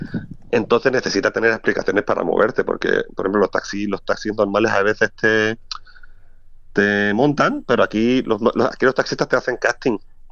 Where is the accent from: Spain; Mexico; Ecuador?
Spain; Como los españoles, por ejemplo, somos muy directos, ¿no?